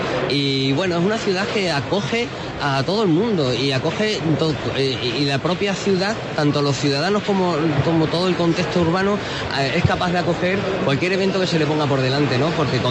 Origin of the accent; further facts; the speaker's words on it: Cáceres, Extremadura, Spain; now in Badajoz, Spain; Y disfruto de mi ciudad, Badajoz, porque sí la considero mi ciudad, porque aunque nací en Cáceres, mi familia es de Cáceres, yo vivo en Badajoz.